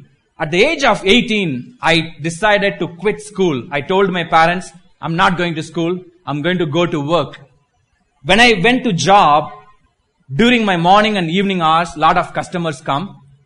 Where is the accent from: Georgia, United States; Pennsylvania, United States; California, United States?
Georgia, United States; Atlanta; And also I'm doing some ministry in Atlanta, Georgia. I'm from Atlanta, Georgia.